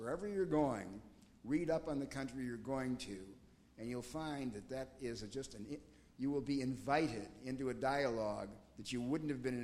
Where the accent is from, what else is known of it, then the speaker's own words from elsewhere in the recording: United States; Because I found, as an American, I would be sitting down